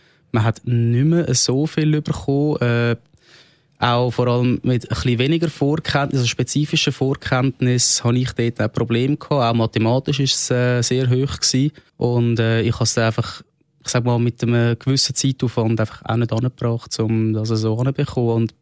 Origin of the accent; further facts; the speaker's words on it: Zurich, Switzerland; Ich bin ein Zürcher, der sehr Informatik interessiert ist.